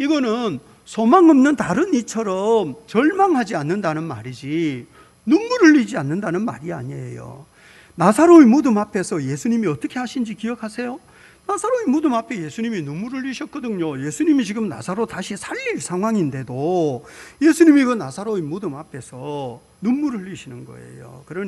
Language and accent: Korean; Busan, South Korea; now in Jeonju, South Korea; 제가 부산 사나이가 어떻게 전주 아가씨를 만나가지고 연애를 하는데